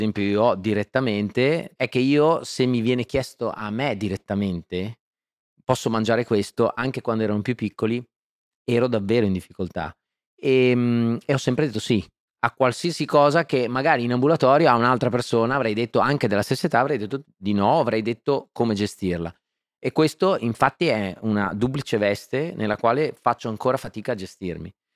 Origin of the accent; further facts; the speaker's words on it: Emilia-Romagna, Italy; Poi ricordiamo che io sono romagnolo